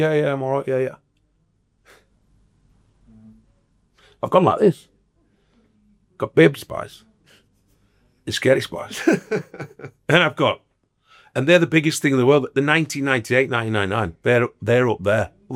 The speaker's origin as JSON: {"language": "English", "town": "York", "region": "Yorkshire and the Humber", "country": "United Kingdom", "said": "I'm from York, by the way."}